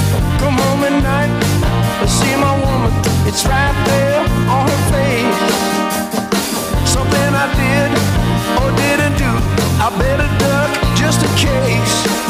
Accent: San Jose, California, United States; like KSAN and KSJO in my hometown of San Jose.

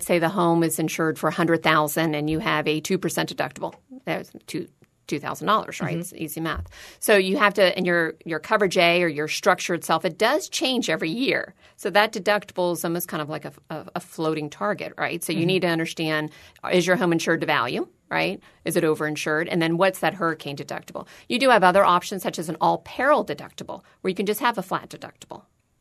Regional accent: Clearwater Beach, Florida, United States; And I'm a Florida native. I was born in Clearwater Beach. I've been in Florida my whole entire life.

